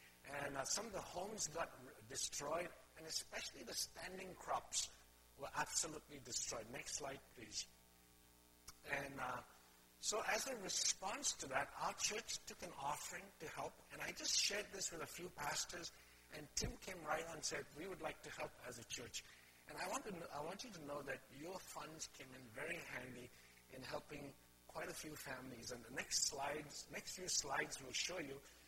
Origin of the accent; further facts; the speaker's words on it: India; now in Canada; we're both Chinese, but born and raised in India, and now settled in Canada.